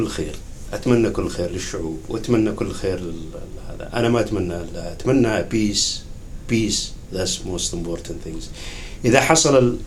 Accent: Saudi Arabia; زي عندنا في السعودية

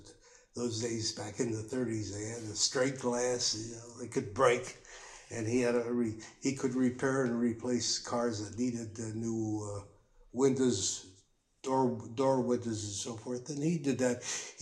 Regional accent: Columbus, Ohio, United States; born there; I was born in 1924 in Columbus, Ohio. I'm a Buckeye.

